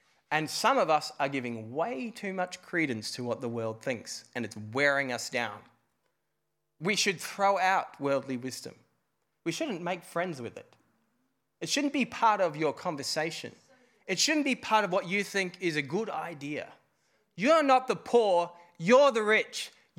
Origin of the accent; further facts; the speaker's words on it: Ireland; I'm not temperamentally happy. I'm Irish, okay? We do sleeping and angry.